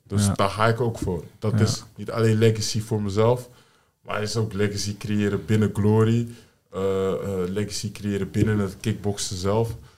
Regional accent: Netherlands; born there; Ik ben natuurlijk van Nigeriaans komaf. Tenminste, mijn ouders. Ik ben hier dan wel geboren.

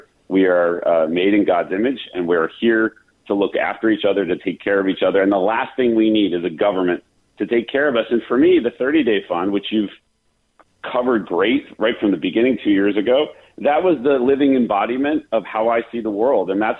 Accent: Reading, Pennsylvania, United States; as we finished up that rally in my hometown of Reading last night.

